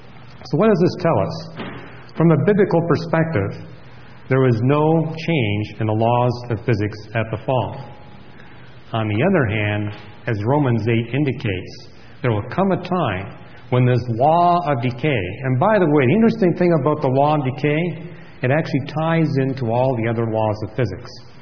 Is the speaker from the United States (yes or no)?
no; Canada; And again, I grew up in Canada, and I would often have, as I was walking to the telescope there, these pack of wolves that would follow me.